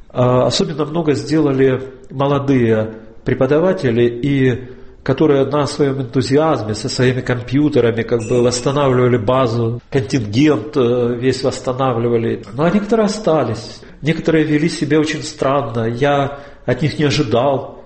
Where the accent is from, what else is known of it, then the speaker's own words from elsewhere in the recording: Luhansk, Luhansk Oblast, Ukraine; moved away; Когда мы выехали из Луганска, где-то это все начало возвращаться